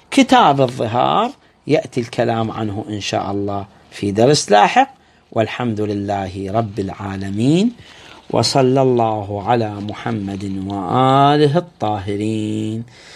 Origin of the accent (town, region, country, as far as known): Iraq